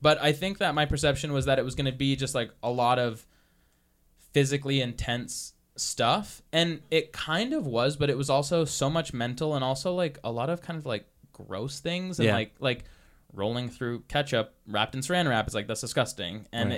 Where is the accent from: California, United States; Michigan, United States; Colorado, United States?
Colorado, United States; Telluride; One of the Gauntlet episodes was in my hometown in Telluride